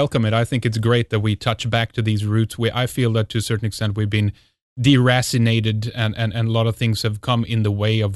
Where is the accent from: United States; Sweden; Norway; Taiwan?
Sweden; English is a second language; this would be my critique growing up in Sweden.